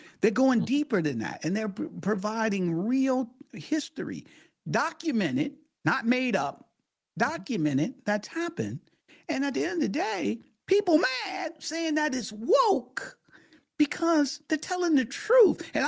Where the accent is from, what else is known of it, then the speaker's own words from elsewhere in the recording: Detroit, Michigan, United States; as a kid growing up in Detroit, Michigan, you know, you hear about it